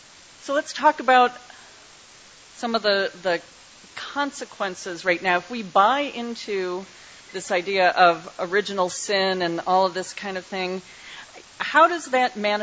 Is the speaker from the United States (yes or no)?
yes; Midwest, United States; I'm a Midwesterner, so I've gone to various prominent places in the Midwest